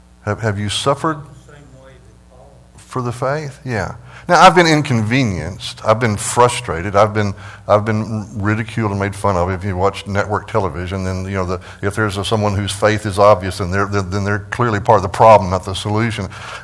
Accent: United States; If I'd been raised in China, I would know that this is a life-threatening decision I'm making. But I was raised in America, one nation under God

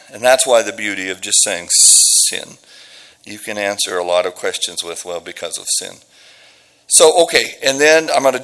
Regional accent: Midwest, United States; I grew up in the Midwest, and shame is a core value when you grow up in the Midwest.

